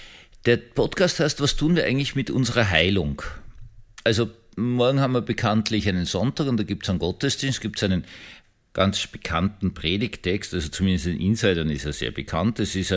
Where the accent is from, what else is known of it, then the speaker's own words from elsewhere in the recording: Austria; also ich bin Österreicher